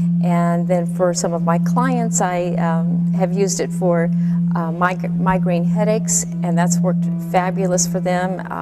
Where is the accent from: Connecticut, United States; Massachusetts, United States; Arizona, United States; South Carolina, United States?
Arizona, United States; Phoenix; I am from Phoenix, Arizona, and I'm a naturopath doctor.